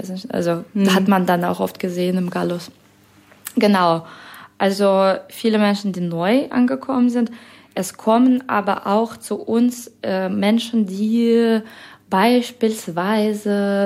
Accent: Russia; German is a second language; moved away as an adult; now in Germany; Ich bin selber Russin, habe gedacht, das ist leider mein Land, der ein anderes Land angreift.

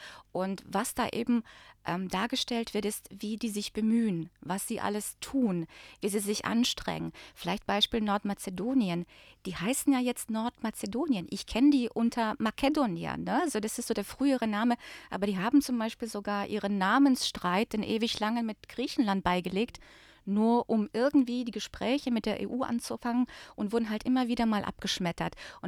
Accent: Bosnia & Herzegovina; accent: Bosnian; ich spreche eigentlich viel mehr Bosnisch mit einem bosnischen Akzent. Und wenn ich damit mit dem Akzent durch Zagreb gehe, bin ich sofort als Bosnierin erkennbar.

